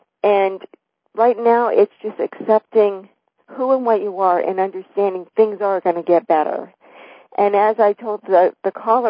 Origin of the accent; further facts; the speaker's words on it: Los Angeles, California, United States; I've always lived on west of the Mississippi, and I grew up in Los Angeles, where it's so separate.